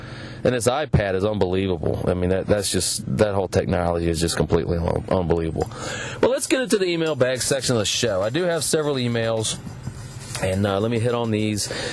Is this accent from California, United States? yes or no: yes; California, United States; born there; I have made it as far as Dallas, and I was born in California.